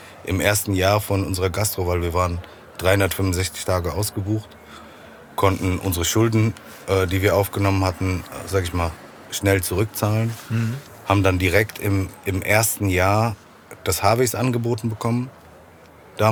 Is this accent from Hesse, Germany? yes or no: yes; Frankfurt, Hesse, Germany; wie wir als Frankfurter eine moderne Apfelweinkneipe sehen würden.